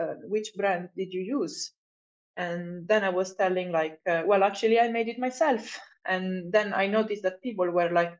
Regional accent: Italy; English is a second language; moved away as an adult; now in Finland; I'm originally from Italy, but I moved to Finland in 2015.

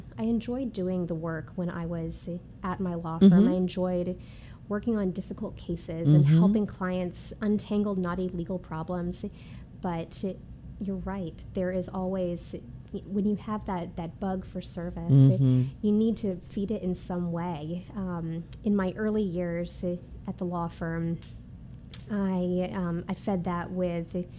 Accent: Florida, United States; moved away as an adult; also born or lived in Memphis; And when I left home, I grew up in Southwest Florida. Mm-hmm. I left home when I was 18 to move to Memphis and attend Rhodes College

